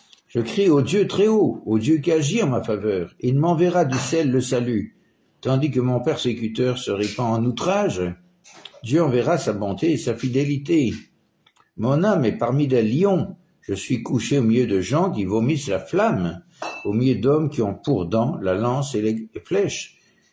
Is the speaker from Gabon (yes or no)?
no; Belgium; Je me rappelle de ce qui s'est passé chez nous en Belgique quand j'étais petit.